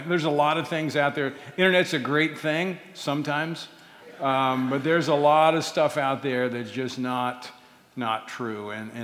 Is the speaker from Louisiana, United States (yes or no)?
yes; Louisiana, United States; And that was in my home state of Louisiana.